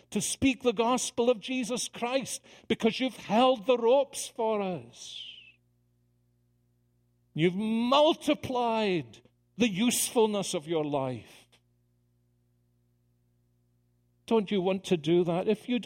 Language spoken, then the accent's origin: English; Scotland, United Kingdom; You know, I'm Scottish, I hate people giving me things.